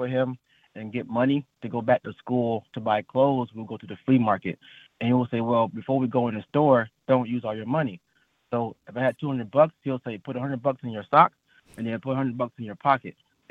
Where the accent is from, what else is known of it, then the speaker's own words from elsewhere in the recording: Florida, United States; of how haggling was part of my life growing up in Florida.